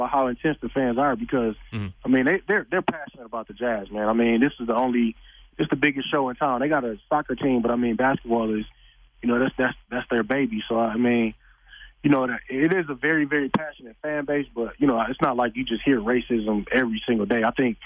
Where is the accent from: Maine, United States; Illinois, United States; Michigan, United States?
Michigan, United States; Flint; I mean, I'm from, born and raised in Flint, Michigan, so it's a total different culture shock